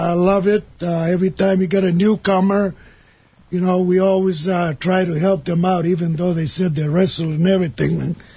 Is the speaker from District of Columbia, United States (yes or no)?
no; Sunset Beach, Hawaii, United States; Yeah, we grew up together in Hawaii. We used to live down there in Sunset Beach, Hawaii, where we always surf all the time